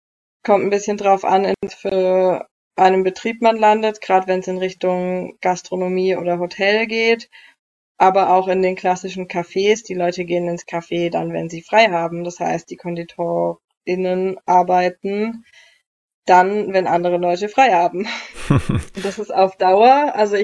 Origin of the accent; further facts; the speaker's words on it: Hesse, Germany; als ich zurückkam in meine Heimat, also nach Hessen